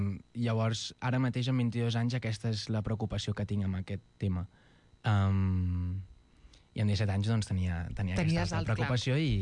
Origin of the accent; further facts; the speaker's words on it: Catalonia, Spain; hem d'entendre que hi ha catalans negres. Jo sóc català. Jo he nascut aquí